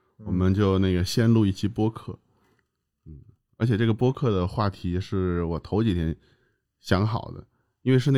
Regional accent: China; 其实咱们从小在中国没这个概念，

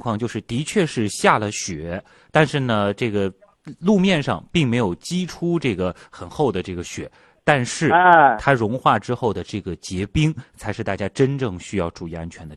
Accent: Shanghai, China; 其实是说实话作为一个上海人还是觉得比较惊讶的

